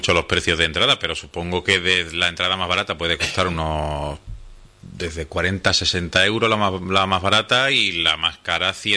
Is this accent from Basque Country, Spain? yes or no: no; Bollullos del Condado, Andalusia, Spain; Yo soy de Bollullos del Condado.